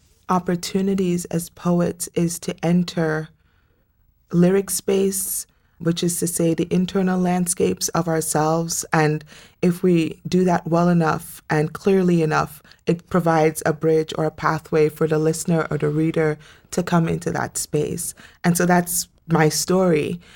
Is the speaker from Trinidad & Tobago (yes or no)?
yes; Trinidad & Tobago; also born or lived in Iowa, United States; I am from Trinidad. I lived in Iowa twice, and last time for 6 years. I don't do well with the cold weather